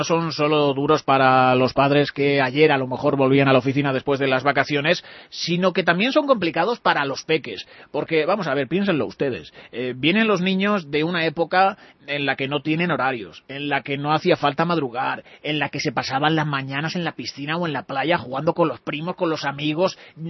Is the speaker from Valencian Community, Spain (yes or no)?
no; Dueñas, Castile and León, Spain; que eres de mi pueblo, que eres de Dueñas de Palencia también